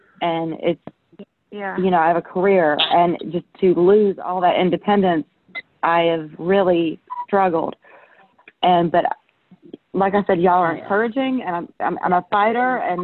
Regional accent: Pennsylvania, United States; I'm from Pennsylvania originally, and that's where he lives.

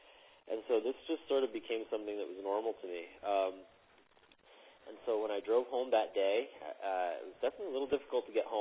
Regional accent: Connecticut, United States; also born or lived in Costa Rica; I was born in Costa Rica. I was adopted as a baby, and so I grew up in Connecticut, about an hour north of New York City in the United States.

